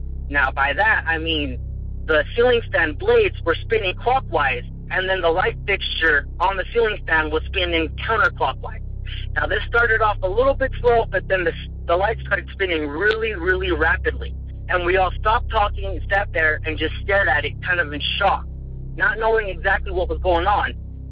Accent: Salt Lake City, Utah, United States; I'm from Salt Lake City, Utah.

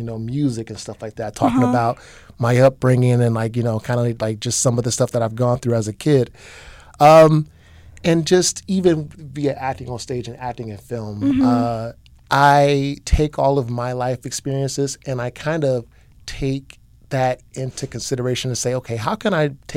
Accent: Chicago, Illinois, United States; Yeah, so I grew up in Chicago. Uh-huh. I'm 31, I'll be 32 this year, and yeah, from Chicago, grew up on the South Side.

